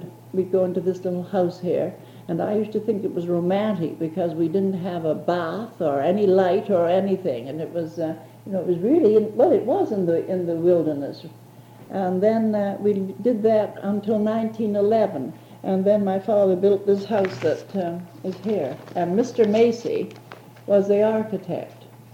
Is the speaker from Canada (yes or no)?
yes; Burnaby, British Columbia, Canada; also born or lived in New Westminster; no, I'm a Canadian. I was born here in New Westminster, but lived down at Burnaby Lake most of my life.